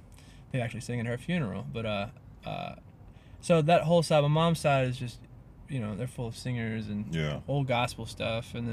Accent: Madison, Mississippi, United States; also born or lived in Jackson / Clinton / Flowood; I lived in Jackson and Clinton and Flowood and Madison, but I grew up mainly in Madison, kind of out in the country. And but then I moved here in 2003

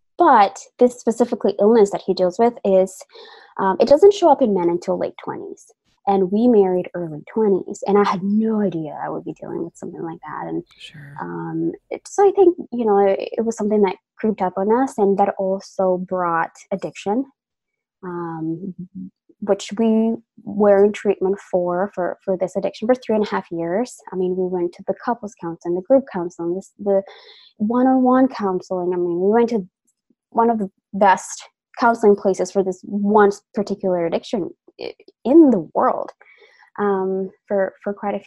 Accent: Colombia; I grew up in Colombia, and my mom was a single mother.

